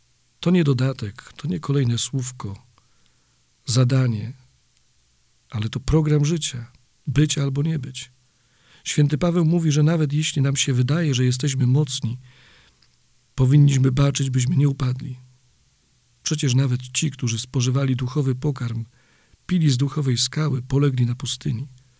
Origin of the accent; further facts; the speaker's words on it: Wałcz, West Pomeranian Voivodeship, Poland; now in Kyiv, Ukraine; Jestem Polakiem z Wałcza.